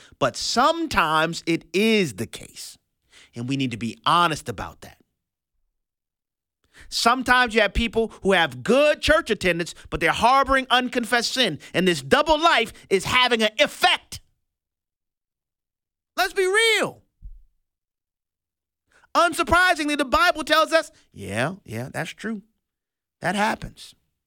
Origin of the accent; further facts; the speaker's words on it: New Orleans, Louisiana, United States; I know what that's like, man, growing up in New Orleans with the humidity down south, below sea level.